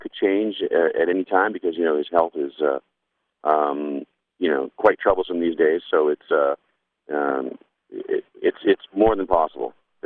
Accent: Victoria, British Columbia, Canada; 25 years ago now in my hometown of Victoria.

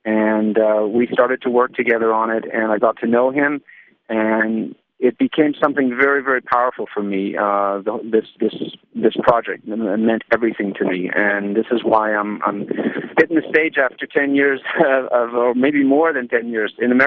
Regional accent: Quebec, Canada; I did two nights at Place des Arts, and it was really my, you know, farewell concert. It was in my hometown

